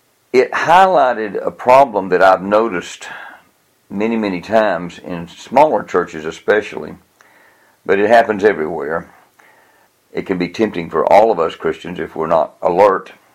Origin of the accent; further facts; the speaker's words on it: Tennessee, United States; When Vicki and I moved to East Tennessee, back to my hometown in early 1999